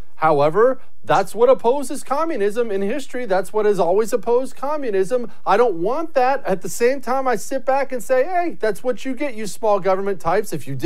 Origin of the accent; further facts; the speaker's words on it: United States; I'm as American as apple pie.